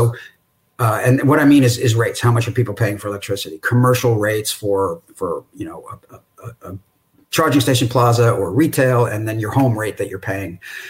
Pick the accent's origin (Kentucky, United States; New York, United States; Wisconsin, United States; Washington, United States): New York, United States; And so I'm a New Yorker, by the way. I grew up on Long Island. I worked in the city. I ended up on the West Coast, but I'm a New Yorker at heart.